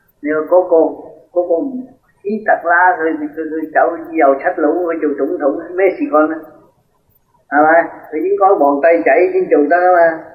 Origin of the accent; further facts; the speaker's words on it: China; 所以我哋中國人講天生天養